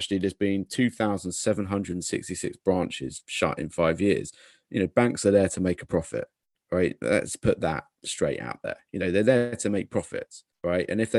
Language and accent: English; Rochford, East of England, United Kingdom; actually the town I grew up in Rochford, which is just down the road here